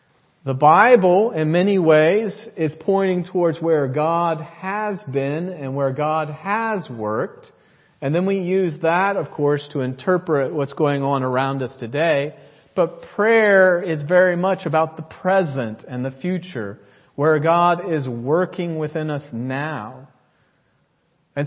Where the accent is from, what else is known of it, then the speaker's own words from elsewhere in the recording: United States; And growing up in the United States, our guard is immediately up.